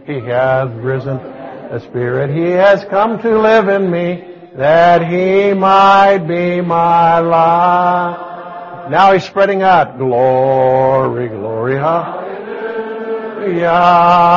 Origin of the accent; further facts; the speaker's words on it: Pittsburgh, Pennsylvania, United States; moved away; I grew up in Pennsylvania until 1960 in the western part, you know, in Pittsburgh area. And I love Pennsylvania.